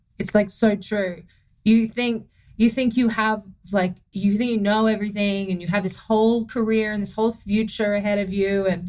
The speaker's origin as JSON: {"language": "English", "country": "Australia", "accent": "Australian", "lives_now": "United States", "said": "I think I've lived here so long. I'm married to an American. I've done it a lot now. And then on the Vampire Diaries, I was British. So that was a lot easier because that's very similar to Australian."}